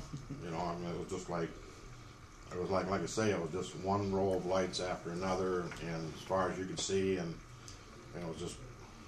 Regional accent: East Lansing, Michigan, United States; Actually, I grew up in East Lansing, which basically my area that I grew up in is out of Lansing. It was considered at that time being living in the country.

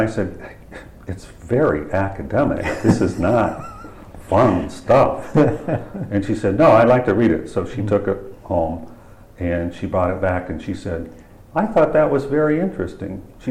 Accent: Ohio, United States; I led a rather sheltered life growing up in Ohio

